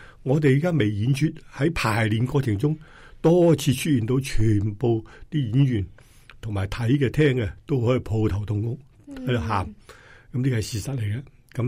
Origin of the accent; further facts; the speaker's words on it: China; 但系我哋中国人有个特点，佢哋系好勤劳嘅，勤劳。是我哋中国人一个特点